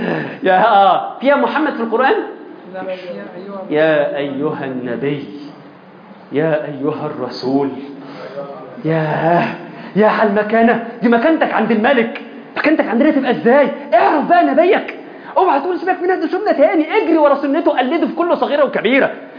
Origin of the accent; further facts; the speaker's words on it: Egypt; احنا كمصريين